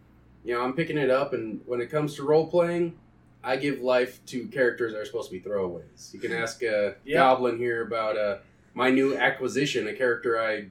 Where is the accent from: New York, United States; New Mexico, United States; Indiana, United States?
New Mexico, United States; 505, because I'm from New Mexico.